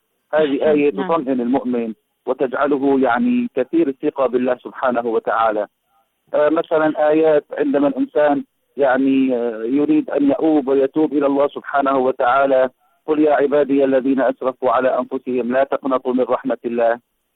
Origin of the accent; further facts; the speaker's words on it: Aleppo, Aleppo Governorate, Syria; الحمد لله هنا عندنا في حلب أو في سوريا بشكل عام نهضة قرآنية عالية، فلله الحمد المعاهد منتشرة في كل مساجد بلدي سوريا